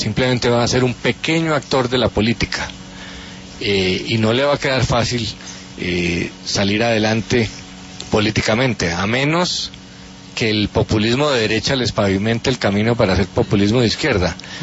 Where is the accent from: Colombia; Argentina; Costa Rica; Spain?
Colombia; se imaginan que los colombianos somos tan torpes de que teniendo al lado el desastre venezolano vamos a elegir a unos exguerrilleros con semejante prontuario criminal